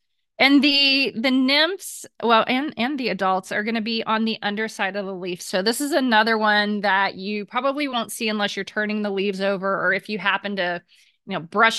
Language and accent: English; Ohio, United States; I grew up in Ohio, and we have Japanese beetles there.